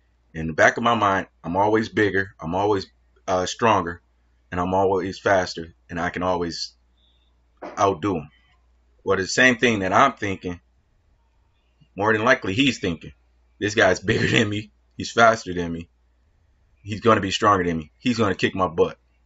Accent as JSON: {"language": "English", "town": "Detroit", "region": "Michigan", "country": "United States", "tie": "born or raised there", "said": "So born and raised Detroit, Michigan. Love it. Left the city for about 12 years"}